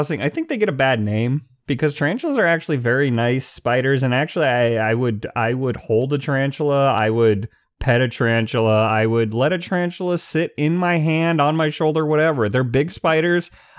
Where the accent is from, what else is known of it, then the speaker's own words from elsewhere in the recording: Florida, United States; We knew because we're from Florida.